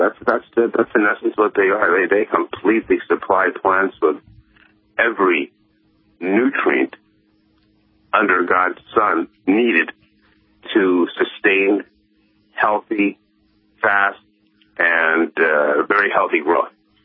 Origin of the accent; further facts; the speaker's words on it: Los Angeles, California, United States; I grew up really in the garden. I grew up in Los Angeles, and we call the concrete jungle.